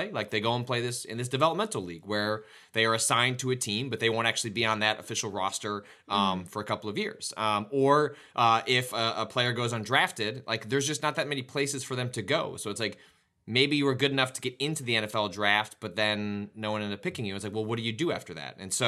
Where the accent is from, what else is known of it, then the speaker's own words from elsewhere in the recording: Chicago, Illinois, United States; And there is not a team from Chicago, so I can't default to just, you know, my hometown.